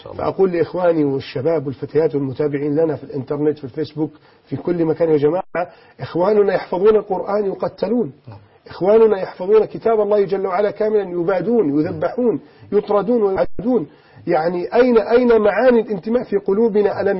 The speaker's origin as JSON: {"language": "Arabic", "country": "Egypt", "said": "هذا ما كان يحدث في السابق عندنا في مصر أكثر من مرة"}